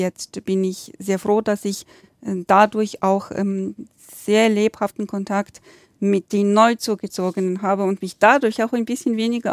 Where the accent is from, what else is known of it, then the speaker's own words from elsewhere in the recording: eastern Poland, Poland; also born or lived in Warsaw; Ich bin in Ostpolen geboren und aufgewachsen, also ich bin komplett polnisch sozialisiert, um das so zu sagen. Ich habe in Warschau studiert, mein Studium auch dort abgeschlossen mit etlichen Semestern natürlich in Deutschland, was auch Spaß gemacht hat, und Schweden. Ich habe auch ein bisschen Schwedisch gelernt